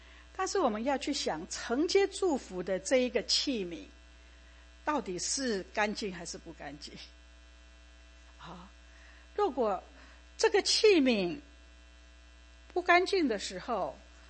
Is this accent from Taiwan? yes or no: yes; Taiwan; born there; 像我以前出生在台湾，我们家的人也是从商的